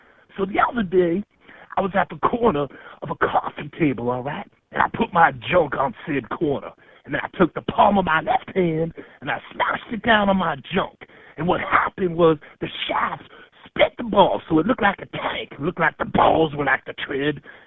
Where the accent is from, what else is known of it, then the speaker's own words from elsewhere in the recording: Queens, New York, United States; I say, yeah, I was just a Jewish boy growing up in Queens, and I want to be designated hitter for the Mets.